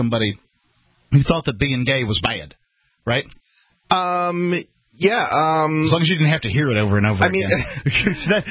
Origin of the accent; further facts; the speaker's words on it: the South, United States; I still say ma'am and those kind of things. I grew up in the South